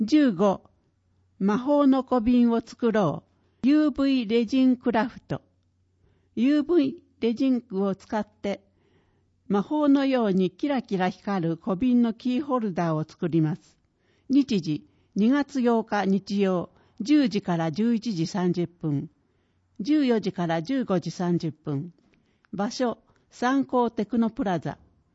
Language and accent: Japanese; Chiba, Japan; 雪国ではない千葉県で生まれ育った私ですが、スキーには思い入れが強く、流山のいとこたちとスキー部を作っていたほどです。